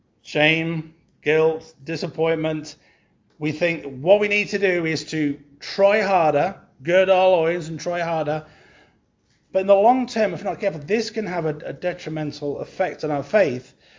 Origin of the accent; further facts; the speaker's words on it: Coventry, West Midlands, United Kingdom; I started going to this Pentecostal church in Coventry. I was born and raised in Coventry